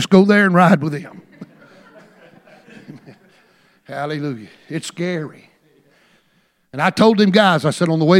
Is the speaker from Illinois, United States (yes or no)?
no; Texas, United States; The Texas Revolution. I'm a Texan. I can't help it. I talk about it.